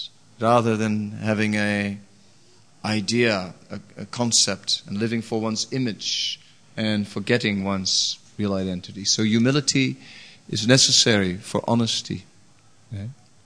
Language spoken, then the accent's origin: English; Netherlands; I'm from Holland, you know, water everywhere.